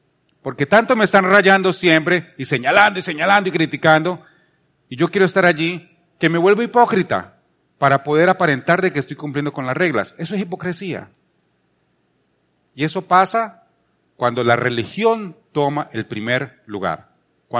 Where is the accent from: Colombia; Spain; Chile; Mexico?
Colombia; Palmira, Valle del Cauca; Cuando yo era muchacho, yo me crié en Colombia, en Palmira, que es una zona de mucha caña de azúcar.